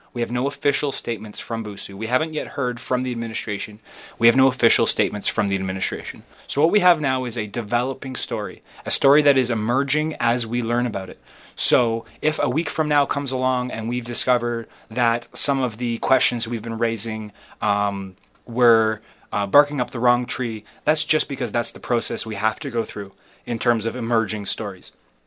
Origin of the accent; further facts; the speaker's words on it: Ontario, Canada; I'm a Canadian, and I'm an Ontarian